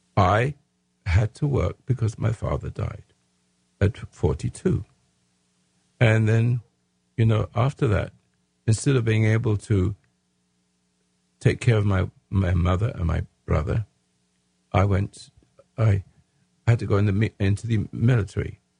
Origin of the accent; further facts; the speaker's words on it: England, United Kingdom; So I didn't come from a country like that. I came from England, and education, basic education, was basically decent.